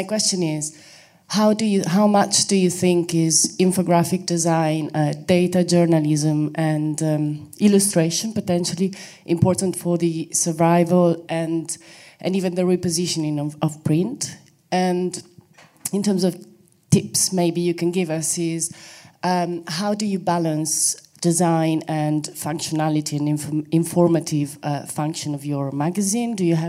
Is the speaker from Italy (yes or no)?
yes; Italy; now in London, United Kingdom; I come from Italy, and I'm an infographic designer working in London over the last 3 years.